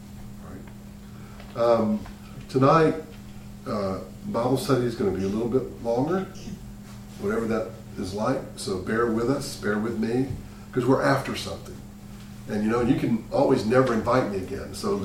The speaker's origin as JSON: {"language": "English", "town": "Selma", "region": "Alabama", "country": "United States", "said": "I'm from Selma. You guys probably go to Atlanta all the time."}